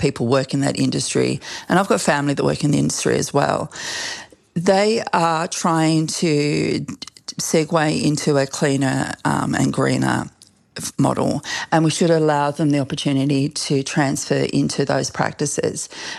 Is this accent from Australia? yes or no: yes; Australia; It's going to have huge impacts across Australia as a whole and could have huge impacts in my home state.